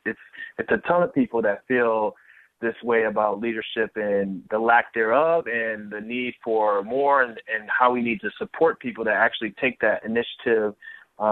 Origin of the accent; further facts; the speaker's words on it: Iowa, United States; I'm from Iowa, so I'm just up the road from Waterloo, Iowa, and I've been here all my life.